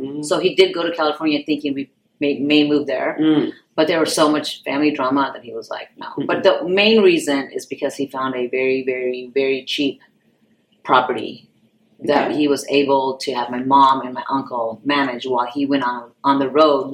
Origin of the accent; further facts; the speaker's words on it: England, United Kingdom; born there; my grandfather was ill at that time when I was born in England.